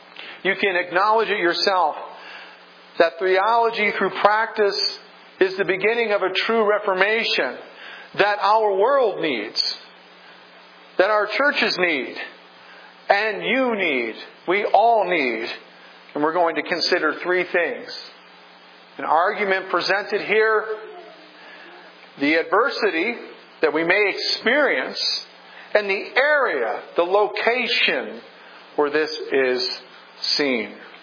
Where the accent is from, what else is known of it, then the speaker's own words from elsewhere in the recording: the South, United States; I grew up in the South. And I heard my family members all the time say things like, I reckon.